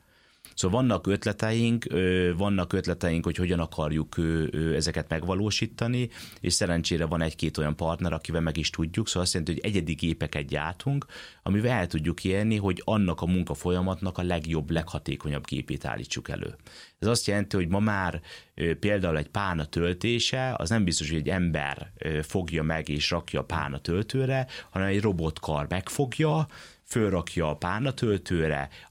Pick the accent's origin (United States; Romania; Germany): Germany; a gyermekkoromat erdő mellett Németországban nőhettem fel, imádtam az erdőt